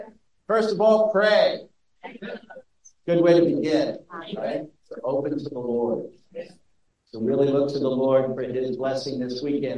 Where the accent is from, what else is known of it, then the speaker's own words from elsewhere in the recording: Dublin, Leinster, Ireland; moved away; of course I came from Ireland, from Dublin. I didn't come from Dublin directly.